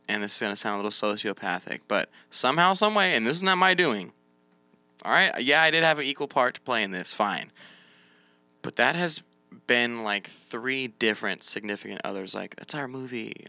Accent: North Dakota, United States; I'm from North Dakota. Watch this.

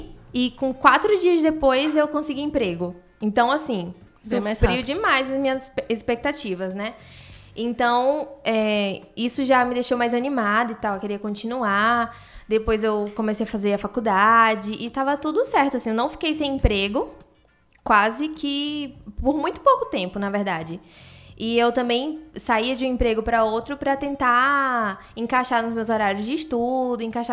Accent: Bahia, Brazil; now in Cascavel, Brazil; Eu sou do interior da Bahia, uma cidade pequena que não tem muitas oportunidades para quem quer fazer faculdade, por exemplo, para quem quer alçar novos voos mesmo. E então eu saí de lá, fui para uma cidade vizinha, fiz cursinho, depois saí, fui para a capital, que é Salvador.

